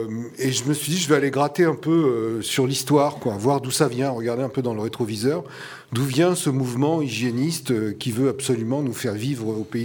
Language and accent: French; Bourgogne-Franche-Comté, France; Moi, je suis originaire du Morvan. On est un pays froid et les colères montent doucement.